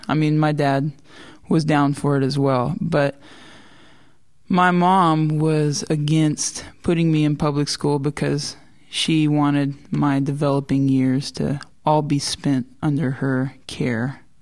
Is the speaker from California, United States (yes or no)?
yes; Oakdale, California, United States; now in Los Angeles, United States; Well, I grew up in Oakdale, California. It's a small little agricultural town in the very center of California, on the edge of the valley on your way up to Yosemite. But now I live in Los Angeles.